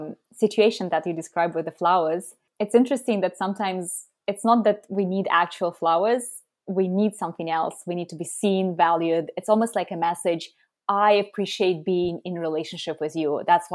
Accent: Russia; now in France; because I'm originally from Russia and it's a very gendered culture. So being in France

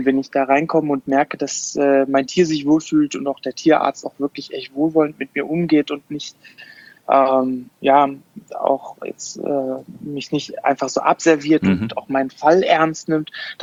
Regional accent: Afghanistan; moved away; Ich bin in Afghanistan groß geworden und habe dort mit Straßenhunden die ersten Kontakte und Berührungen gehabt

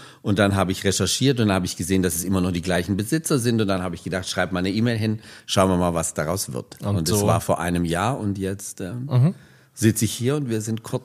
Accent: Baden-Württemberg, Germany; dass ich als Schwabe im Osten war und dann wieder doch zurück wollte, irgendwo in Richtung Heimat.

